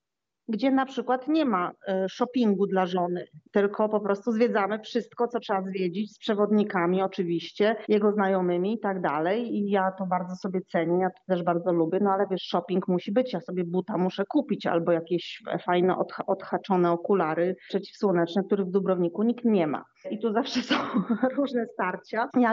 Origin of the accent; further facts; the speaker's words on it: Szczecin, West Pomeranian Voivodeship, Poland; ponieważ jestem rodowitą szczecinianką i wszystkie swoje wakacje spędzam nad Bałtykiem